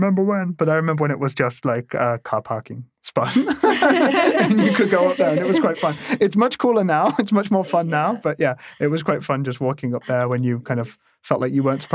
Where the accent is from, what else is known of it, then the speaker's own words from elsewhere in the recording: England, United Kingdom; That's like, as an English person, you go there and you're like, oh, it definitely looks English.